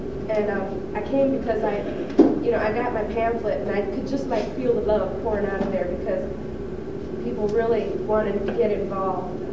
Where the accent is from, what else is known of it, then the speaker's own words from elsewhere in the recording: Sioux City, Iowa, United States; I'm from Sioux City, I'm a drug addict and an alcoholic.